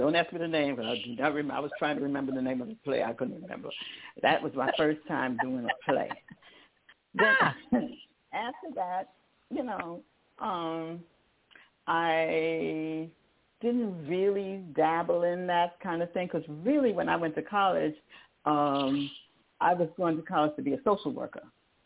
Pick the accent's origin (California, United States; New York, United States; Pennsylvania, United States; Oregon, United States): New York, United States; New York City; in Harlem. In Harlem. Mother from St. Kitts, father from Trinidad.